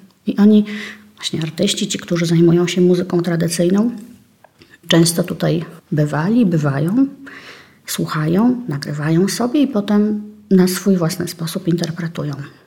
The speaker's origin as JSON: {"language": "Polish", "town": "Białystok", "region": "Podlaskie Voivodeship", "country": "Poland", "said": "Pojechaliśmy na Podlasie, czyli właściwie tereny mnie bliskie, bo ja pochodzę z Białegostoku."}